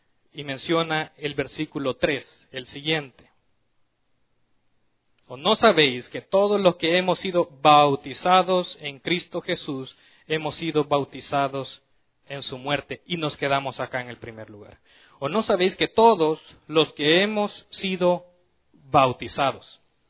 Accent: El Salvador; moved away; me acuerdo yo cuando vine de El Salvador, con el inglés de aquellos que pasaba la maestra, Apple, Pineapple, y yo repetía, yo traía ese inglés.

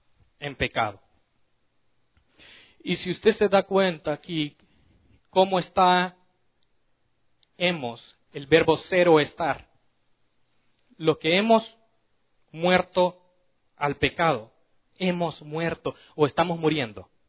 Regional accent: El Salvador; moved away; me acuerdo yo cuando vine de El Salvador, con el inglés de aquellos que pasaba la maestra, Apple, Pineapple, y yo repetía, yo traía ese inglés.

